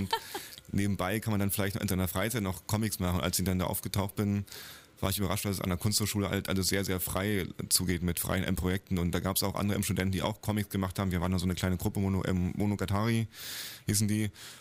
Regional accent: East Germany, Germany; die gab es ja bei uns im Osten.

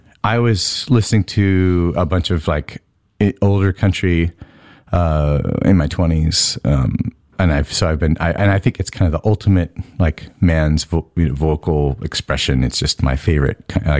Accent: Samish Island, Washington, United States; It's a fishing village close to where I grew up on Samish Island, but Anacortes, Washington is the name of the town, Washington State, Anacortes on Fidalgo Island.

